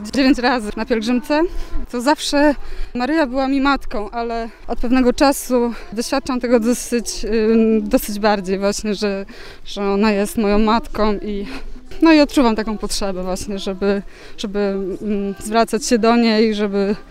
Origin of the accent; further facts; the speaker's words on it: Ostrów Wielkopolski, Greater Poland Voivodeship, Poland; Nie, ja jestem z Ostrowa Wielkopolskiego.